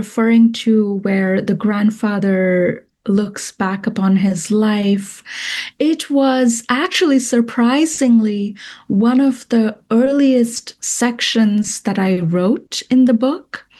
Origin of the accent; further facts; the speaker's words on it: Kolkata, West Bengal, India; moved away as an adult; now in New York, United States; I grew up in Kolkata and I now live in New York. And I have been living in this country for half my life.